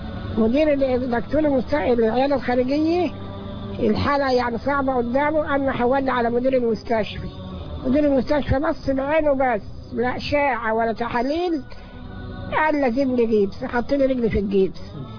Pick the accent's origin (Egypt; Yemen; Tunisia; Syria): Egypt; وفي نهاية المشوار استقرت هنا في بلدي كفر صرناقي مركز متغامر محافظة الأهلية من سنة 59، وأنا في قريتي هنا كفر صرناقي.